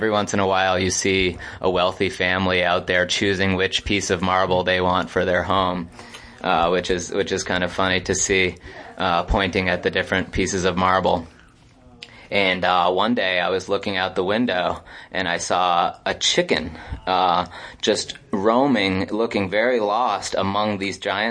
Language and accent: English; Vermont, United States; I grew up in Vermont, so